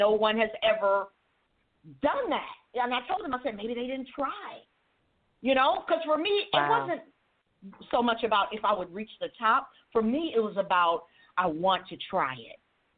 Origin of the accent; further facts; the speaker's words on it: California, United States; I grew up in Cali and a lot of that time in Northern California. And back then, Fresno was the raisin capital of the world.